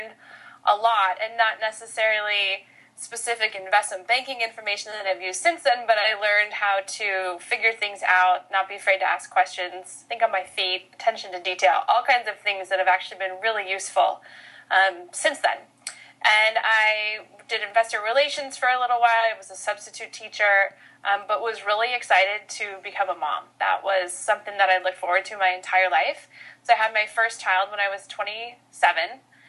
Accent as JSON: {"language": "English", "town": "Wayzata", "region": "Minnesota", "country": "United States", "tie": "born or raised there", "said": "I grew up in Minnesota. So I grew up in a little town just outside Minneapolis called Wayzata"}